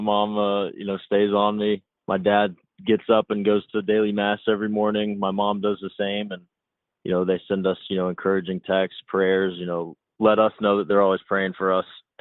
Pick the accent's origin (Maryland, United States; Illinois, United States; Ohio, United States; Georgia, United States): Georgia, United States; Woodstock; Yeah, so I was born and raised in Woodstock, Georgia. I had an older and younger brother, so I was the middle child. There's five of us.